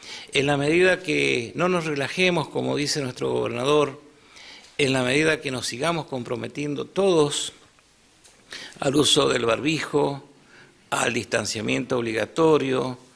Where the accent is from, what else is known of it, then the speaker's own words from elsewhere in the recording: Argentina; como ciudadano argentino y funcionario nacional